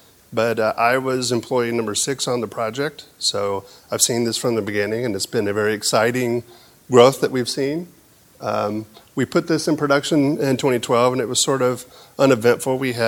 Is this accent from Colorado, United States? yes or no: yes; Denver, Colorado, United States; I'm from Denver, Colorado.